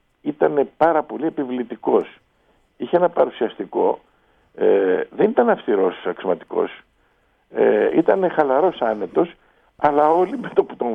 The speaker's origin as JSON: {"language": "Greek", "town": "Kymi", "region": "Central Greece", "country": "Greece", "said": "Από την Κίμη Ευβοίας."}